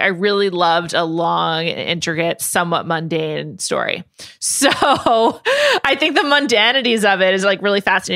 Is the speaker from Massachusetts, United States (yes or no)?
no; New York City, New York, United States; Also, I grew up in New York City. I never went west of like Michigan until I was like 21.